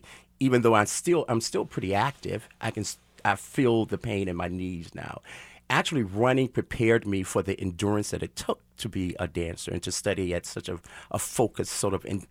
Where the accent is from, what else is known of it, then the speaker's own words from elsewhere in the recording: Atlanta, Georgia, United States; where in Atlanta, I grew up in Atlanta, Georgia, wasn't as developed as it is now.